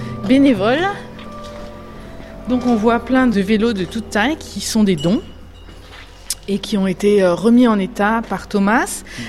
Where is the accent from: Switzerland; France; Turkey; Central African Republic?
France; Auvergne-Rhône-Alpes; moved away as an adult; now in Germany; Ah ben moi je suis française, auvergnate, et donc ça fait une vingtaine d'années que j'habite en Allemagne.